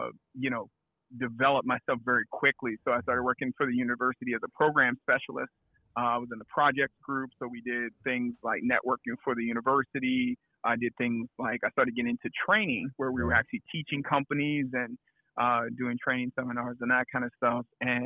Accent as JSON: {"language": "English", "town": "New Orleans", "region": "Louisiana", "country": "United States", "said": "I am from New Orleans, Louisiana."}